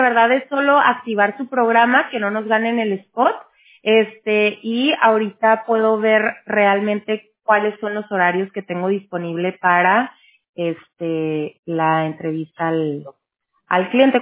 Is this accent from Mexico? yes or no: yes; Mexico; yo soy mexicana